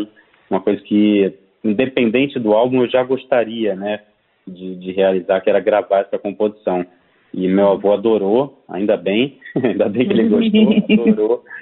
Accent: Nova Friburgo, Rio de Janeiro, Brazil; also born or lived in Vitória; E a gente estava morando no Rio, em Vitória, a gente subiu para Friburgo, que foi onde eu cresci

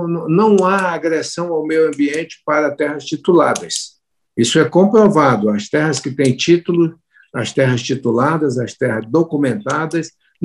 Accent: Manaus, Amazonas, Brazil; sou do Amazonas, eu sou de Manaus, eu sou das águas e da floresta.

